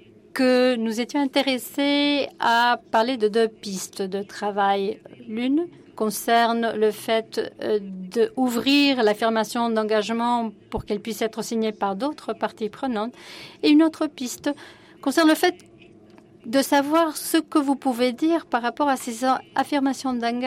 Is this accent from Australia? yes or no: yes; Australia; Je viens de l'Australie et je pense que c'est un changement